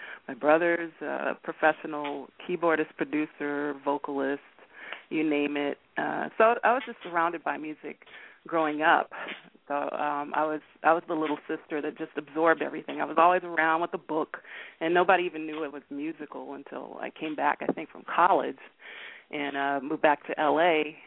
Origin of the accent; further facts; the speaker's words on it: Inglewood, California, United States; Yes. I was raised in California, in Los Angeles, Inglewood, to be exact. And I came from a musical family.